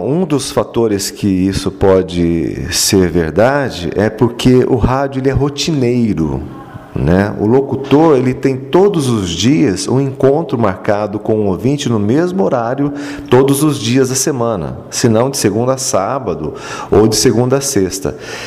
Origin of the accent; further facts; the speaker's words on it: Cornélio Procópio, Paraná, Brazil; ainda em Cornélio Procópio, na cidade de onde eu sou natural